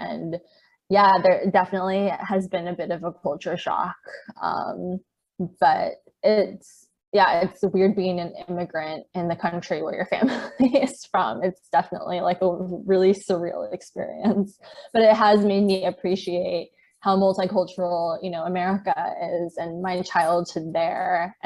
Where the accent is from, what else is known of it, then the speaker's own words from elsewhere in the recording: United States; now in Taiwan; because I grew up in the States, I don't think my experience is as representative as people who actually were born and raised here in Taiwan